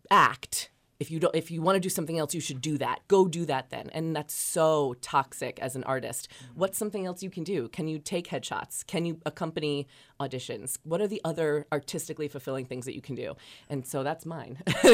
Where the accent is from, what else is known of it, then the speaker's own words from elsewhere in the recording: New Jersey, United States; I'm a Jersey girl, so I'm here from New Jersey.